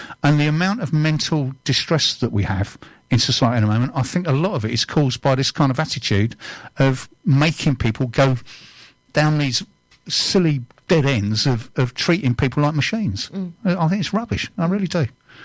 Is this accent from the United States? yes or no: no; Bury, North West England, United Kingdom; born there; I was born in Bury.